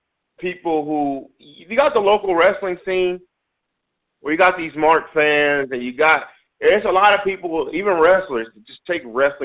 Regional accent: Inglewood, California, United States; He grew up in Compton, I grew up in Inglewood.

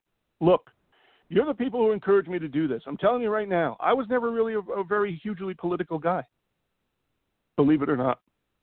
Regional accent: California, United States; now in Texas, United States; Look what he did to my home state of California. I had to move to Texas to get away from it.

